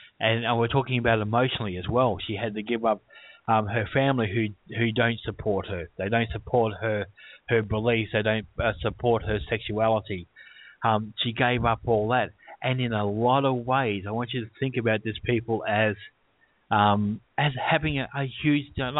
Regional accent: Australia; Well, being an Australian, I said, fuck you

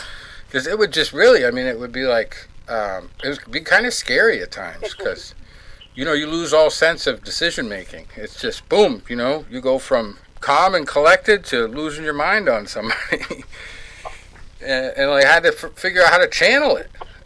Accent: Boston, Massachusetts, United States; You know, growing up in Boston, you guys know that, you know.

